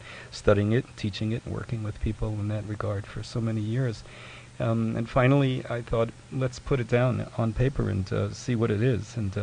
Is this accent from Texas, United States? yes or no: no; Bronx, New York, United States; and I grew up in the East Bronx